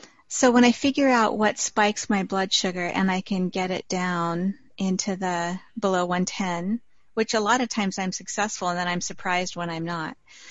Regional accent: Bellingham, Washington, United States; So I'm from Bellingham, Washington, up in the Pacific Northwest

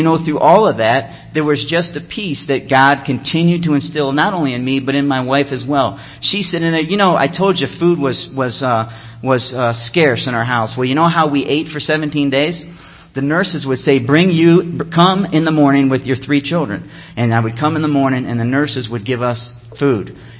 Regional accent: Ohio, United States; now in Florida, United States; back home, everybody was calling us because we moved from Ohio to Florida, and everybody from Ohio was calling us saying, you guys are crazy

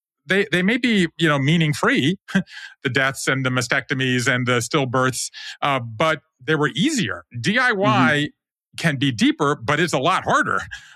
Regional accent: Savannah, Georgia, United States; I'm from Savannah, Georgia, as you know.

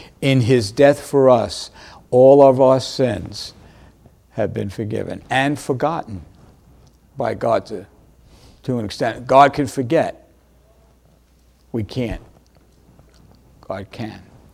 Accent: New York, United States; I didn't see that when I was growing up in New York too often.

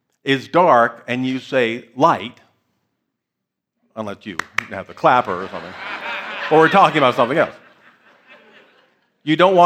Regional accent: New York, United States; I'm from New York. What are you telling me?

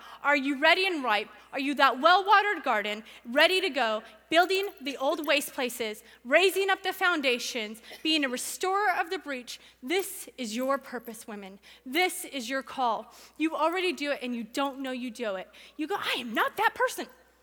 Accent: California, United States; We're from California. We live by Cabazon

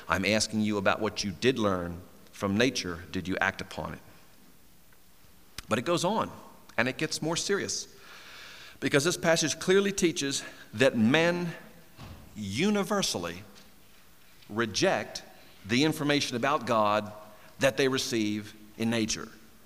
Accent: Maryland, United States; I grew up in Maryland, and in Maryland we eat a lot of crabs.

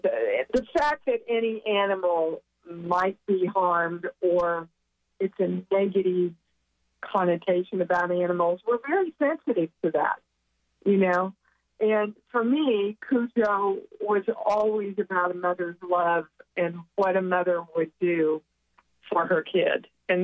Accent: Kansas, United States; I was raised in Kansas, and You can take the girl out of Kansas, but you're never going to take Kansas out of the girl, baby.

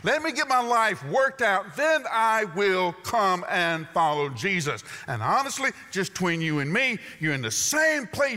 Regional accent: the South, United States; Now I'm from the South. You're from the South. We all know what it means to fix and to get ready.

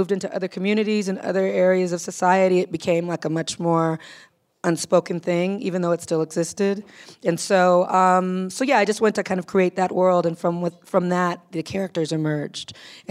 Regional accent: Compton, California, United States; growing up in Compton and really kind of just understanding that there were a lot of people around me who were the loved ones of the incarcerated.

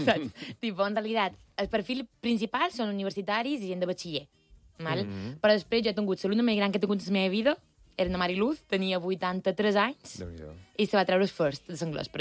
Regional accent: Balearic Islands, Spain; now in Madrid, Spain; dos mallorquí per Madrid.

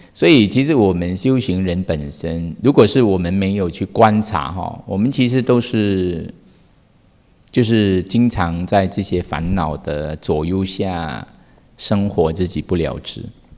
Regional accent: Sabah, Malaysia; 就是我家乡啊，沙巴的家乡。

